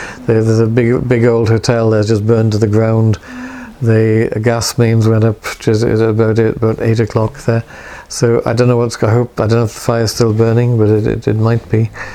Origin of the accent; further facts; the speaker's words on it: Swansea, Wales, United Kingdom; because I come from Swansea, where Fernall also lives